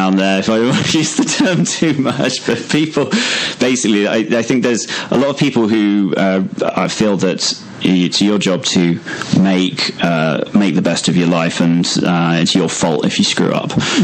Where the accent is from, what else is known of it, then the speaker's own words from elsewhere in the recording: Sheffield, Yorkshire and the Humber, United Kingdom; We're from Sheffield, and it's just in our core.